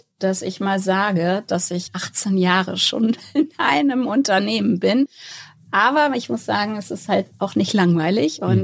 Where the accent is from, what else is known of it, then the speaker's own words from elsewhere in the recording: Hamburg, Germany; Ja, du hast es schon gesagt, meine Wurzeln sind hier in Hamburg und ich habe hier auch studiert